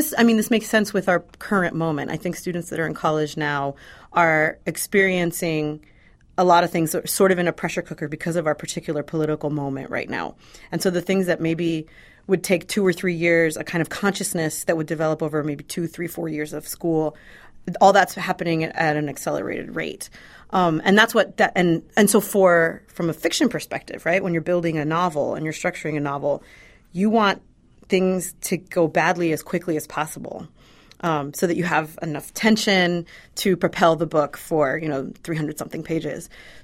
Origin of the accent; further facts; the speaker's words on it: Miami, Florida, United States; My life growing up in Miami is pretty intensely tied to family and seeing family in and around the city.